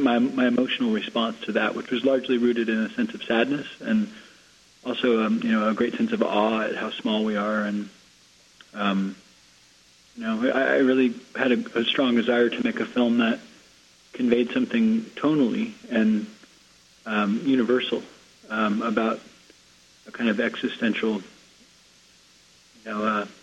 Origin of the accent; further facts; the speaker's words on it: Los Angeles, California, United States; No, I'm from Los Angeles, but I've traveled there for about a decade now.